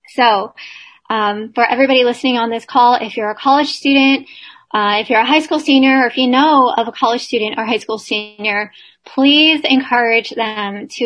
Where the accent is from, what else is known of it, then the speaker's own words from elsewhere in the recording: Nevada, United States; You will be happy to hear that you guys are ahead of my home state, Nevada.